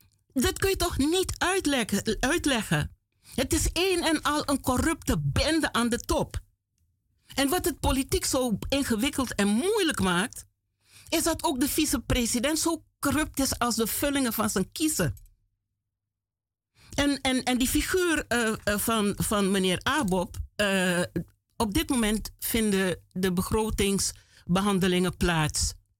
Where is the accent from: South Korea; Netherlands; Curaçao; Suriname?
Suriname; born there; ik ben in Suriname geboren